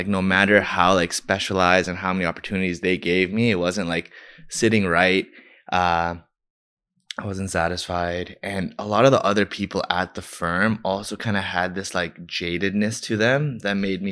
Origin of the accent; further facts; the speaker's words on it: Scarborough, Ontario, Canada; I'm from Scarborough.